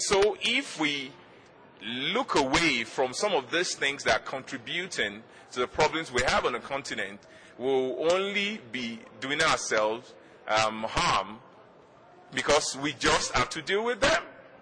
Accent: Nigeria; I'm from Nigeria, and we're just like 9 years out of military rule.

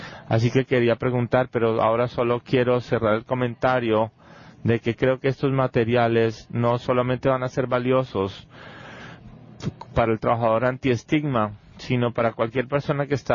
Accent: Argentina; Yo vengo de Argentina

